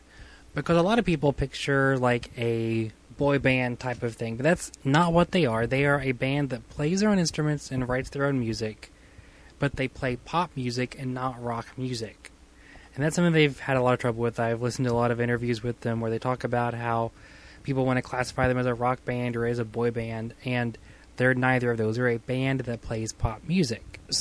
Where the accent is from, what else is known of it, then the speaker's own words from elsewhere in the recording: West Virginia, United States; I'm from West Virginia, and we are entirely in the Appalachian Mountains here.